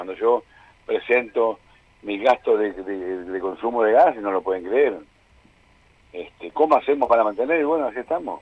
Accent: Misiones, Argentina; acá como vicepresidente soy acá de Misiones

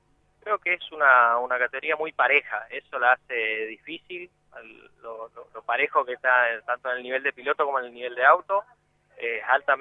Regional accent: Alem, Misiones, Argentina; now in Oberá, Argentina; si bien soy de Alem, trabajo en Oberá, hace 3 años estoy viviendo en Oberá

